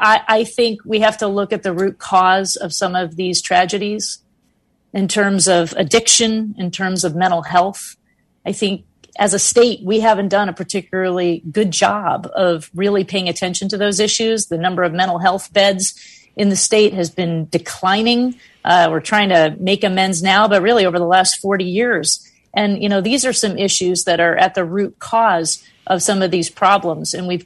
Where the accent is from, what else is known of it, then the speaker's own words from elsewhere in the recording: New England, United States; also born or lived in Texas; I grew up in New England.